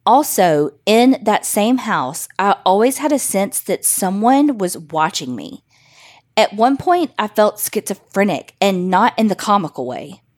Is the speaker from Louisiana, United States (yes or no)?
no; Texas, United States; I'm from Texas.